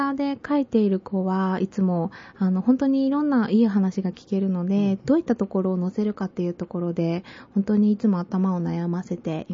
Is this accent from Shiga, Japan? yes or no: yes; Shiga, Japan; 私は滋賀から来てるんですけれども